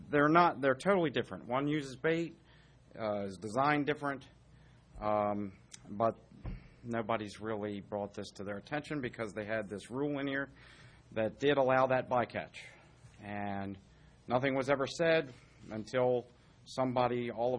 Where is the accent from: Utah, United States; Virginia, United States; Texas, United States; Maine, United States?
Virginia, United States; Chincoteague; I'm a commercial fisherman from Chincoteague, Virginia.